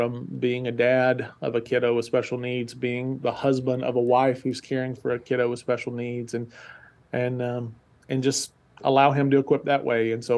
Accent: Tennessee, United States; now in Louisville, United States; So I live in Louisville, Kentucky. I've been here since 2004. I'm from Tennessee originally, moved to Louisville to work at the University of Louisville.

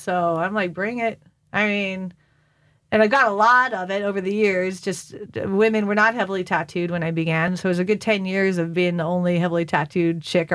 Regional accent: United States; And this is what I love being an American woman, frankly

